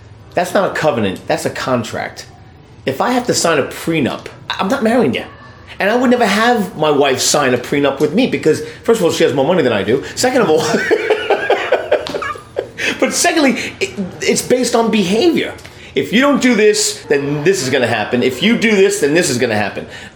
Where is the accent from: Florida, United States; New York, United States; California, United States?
New York, United States; now in New Jersey, United States; like, the New York really comes out, man. I live in Jersey. I'm from New York, but I'm in Jersey.